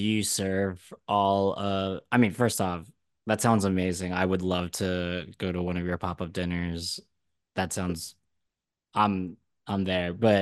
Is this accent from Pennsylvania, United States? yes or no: yes; Philadelphia, Pennsylvania, United States; also born or lived in Delaware; now in New York, United States; I was born in Delaware, but I grew up in Philadelphia. I see. So I lived in Philly all my life, and then I moved to New York.